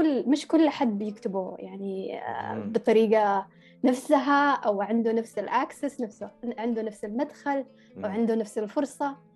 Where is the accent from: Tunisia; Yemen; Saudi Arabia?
Yemen; أنا كيمنية المعنى اللي أشتي أقوله أحياناً يضيع